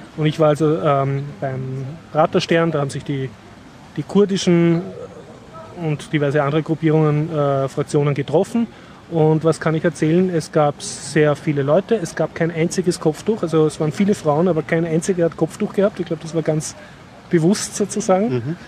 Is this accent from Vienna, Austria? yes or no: yes; Vienna, Austria; Also man kennt so die Orte wieder